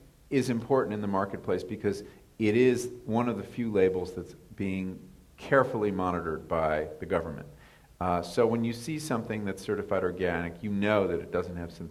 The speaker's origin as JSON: {"language": "English", "region": "New England", "country": "United States"}